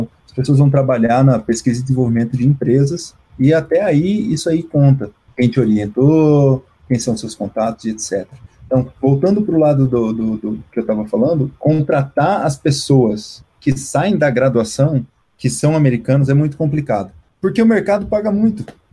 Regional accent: Brazil; Em geral, o que pesa para o meu lado é que eu sou brasileiro e eu consigo contratar aluno brasileiro.

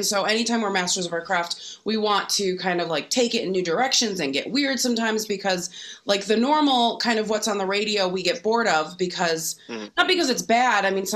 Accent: Oak Park, Illinois, United States; Yeah. I grew up in Oak Park.

